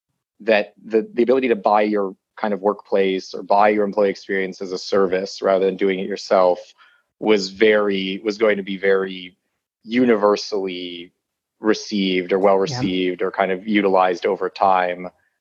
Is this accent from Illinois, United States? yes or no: no; Bloomfield Hills, Michigan, United States; Justin and I were next door neighbors growing up in Bloomfield Hills, Michigan, like a suburb of Detroit.